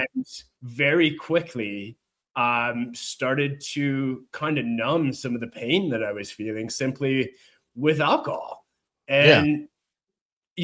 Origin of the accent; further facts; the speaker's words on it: Calgary, Alberta, Canada; which I'm from Calgary, Alberta, Canada.